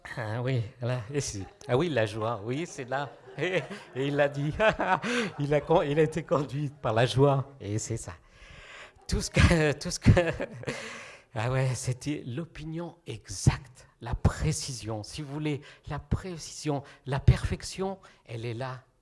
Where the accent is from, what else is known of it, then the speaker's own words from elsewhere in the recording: Rhodes, South Aegean, Greece; moi je viens de l'île de Rhodes.